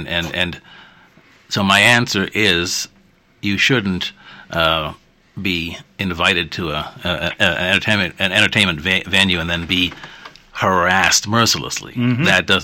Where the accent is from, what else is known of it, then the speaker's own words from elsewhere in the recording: Nova Scotia, Canada; I grew up in Nova Scotia. I can break down into tears when I hear the bagpipes, because I grew up with bagpipes around me. I'm part Indian, I'm part German, I'm part English and African.